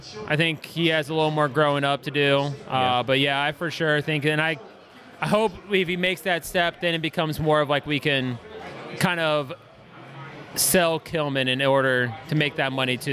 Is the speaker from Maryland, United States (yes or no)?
no; Cincinnati, Ohio, United States; from Cincinnati, Ohio. I think I'm the only Wolves fan in Cincinnati, Ohio.